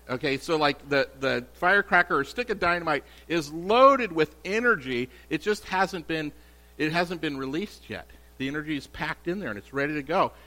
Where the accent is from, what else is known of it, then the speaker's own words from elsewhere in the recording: California, United States; when I was a little kid, we grew up in the Bay Area. My whole family still lives up there.